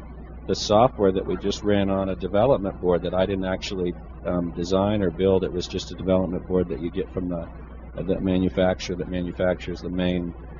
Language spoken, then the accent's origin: English; California, United States; I'm 46 years old. I grew up here in the Silicon Valley.